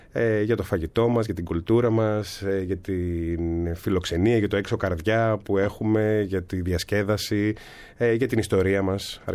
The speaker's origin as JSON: {"language": "Greek", "country": "Greece", "tie": "born or raised there", "said": "Αυτό ένιωθα και αυτό ήθελα, αλλά φυσικά μεγαλώνοντας στην Ελλάδα"}